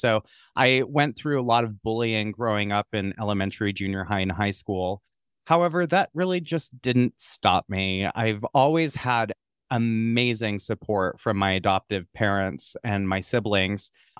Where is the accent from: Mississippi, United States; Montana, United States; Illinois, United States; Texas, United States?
Montana, United States; I started out as a at-risk youth growing up in Montana